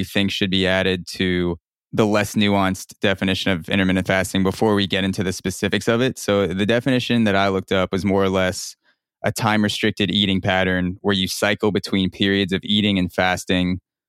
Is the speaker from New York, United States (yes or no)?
yes; New York, United States; I grew up in New York and I just moved into Brooklyn this year.